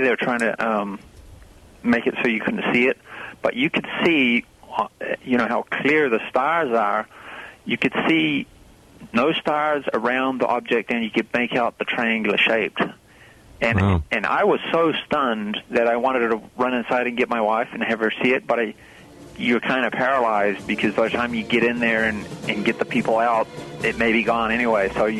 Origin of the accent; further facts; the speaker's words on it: New Zealand; I grew up in New Zealand, and in the early 80s, I saw a lot of weird craft down there